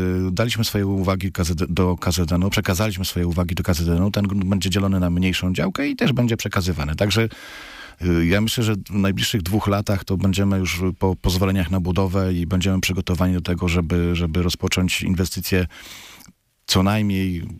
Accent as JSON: {"language": "Polish", "town": "Paczków", "region": "Opole Voivodeship", "country": "Poland", "said": "bo też jestem z Paczkowa"}